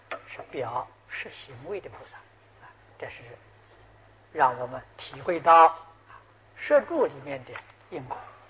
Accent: China

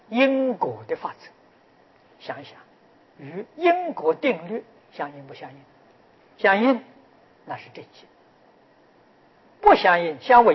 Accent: China; 我们中国人常讲腊月三十 一年最后的一天，这一天要算账啊！

